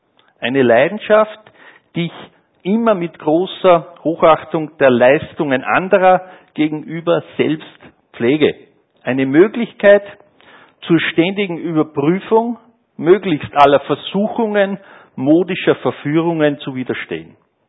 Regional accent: Upper Austria, Austria; geboren und aufgewachsen im Mühlviertel, als viertes von 6 Kindern.

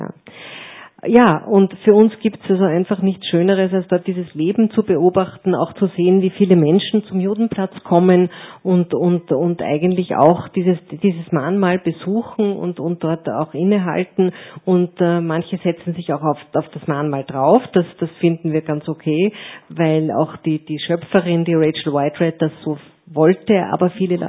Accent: Austria; dann war das für uns ein Tag, der uns eigentlich als Österreicher

